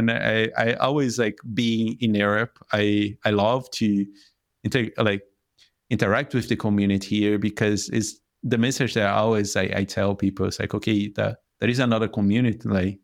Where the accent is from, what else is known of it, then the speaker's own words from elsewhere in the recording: Northeast Region, Brazil; English is a second language; now in São Paulo, Brazil; I moved from Northeast to São Paulo and I was like, my measure to explain people is like, it's 3 hours flight to inside the country.